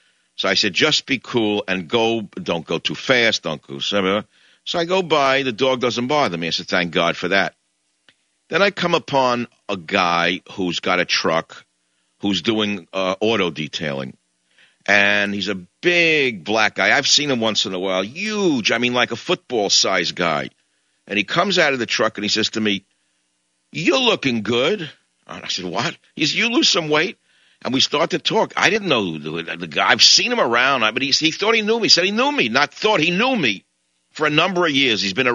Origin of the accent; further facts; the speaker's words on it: New York City, New York, United States; I said, David, I grew up in New York City, and I had to learn how to swim with all kinds of fish.